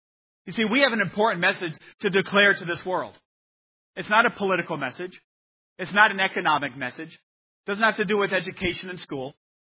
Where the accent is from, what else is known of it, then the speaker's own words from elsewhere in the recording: United States; It doesn't matter that I come from America, that there are different people over in Papua New Guinea.